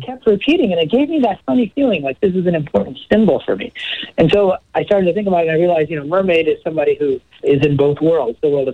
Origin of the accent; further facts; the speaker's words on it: Pakistan; born there; I was born in Pakistan